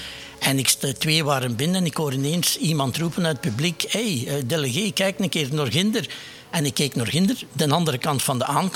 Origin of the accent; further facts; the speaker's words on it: Ninove, Flanders, Belgium; omdat we van Ninove zijn